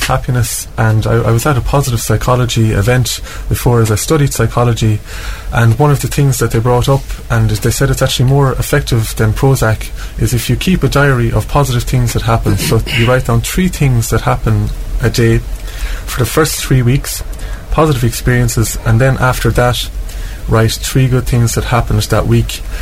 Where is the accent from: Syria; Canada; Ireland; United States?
Ireland; So, like, I think as Irish people, we're trained. We're not trained, but I think we think in the negative